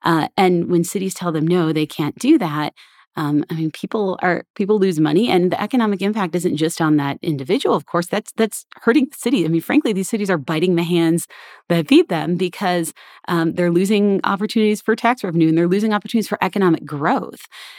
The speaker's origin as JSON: {"language": "English", "region": "Arizona", "country": "United States", "tie": "born or raised there", "said": "So my home state of Arizona has made some significant progress here."}